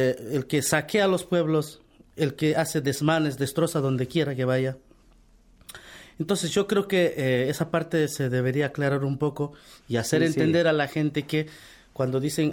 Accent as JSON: {"language": "Spanish", "country": "Peru", "said": "Por ejemplo, nosotros somos de Perú y hay unas ciudades antiguas ahí"}